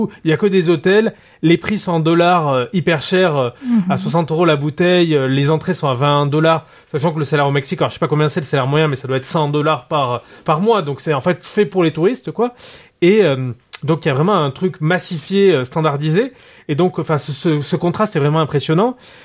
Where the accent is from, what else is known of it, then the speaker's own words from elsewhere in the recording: Pau, Nouvelle-Aquitaine, France; surtout quand on est de Pau, où il y a quand même pas énormément de routes